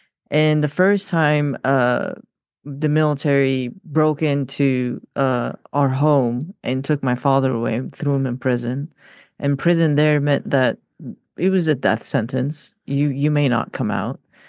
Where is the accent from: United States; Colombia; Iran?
Iran; I grew up in Iran. I was born in Iran. And I was born at a time where Iran and Iraq were at war.